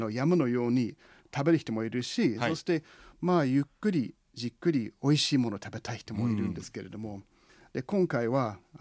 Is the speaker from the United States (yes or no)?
yes; United States; 実は私は最近ふるさとのアメリカに行ってきました